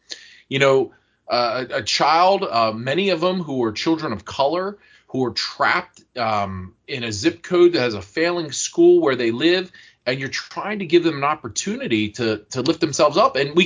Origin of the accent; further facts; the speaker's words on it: Pennsylvania, United States; I'm from Lancaster County. And, we have wonderful public schools here too.